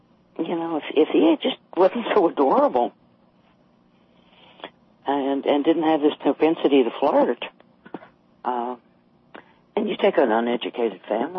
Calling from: Phoenix, Arizona, United States; also born or lived in San Antonio, United States; Yeah, I know here in Phoenix, I am calling from Arizona.

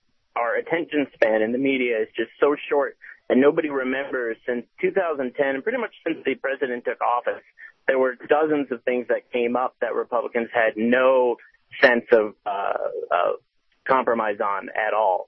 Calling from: Chicago, Illinois, United States; I'm calling in from Chicago.

